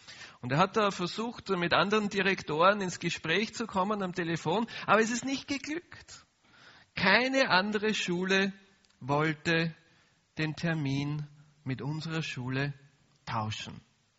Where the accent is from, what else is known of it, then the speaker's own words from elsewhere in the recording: Vienna, Austria; ich bin in Wien groß geworden, ich bin also Österreicher.